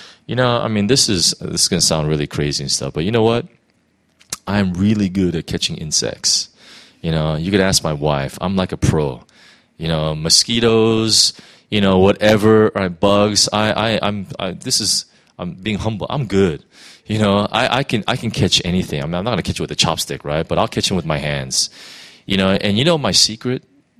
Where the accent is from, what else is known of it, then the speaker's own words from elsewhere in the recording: United States; I'm not really into hockey all that much because I'm American.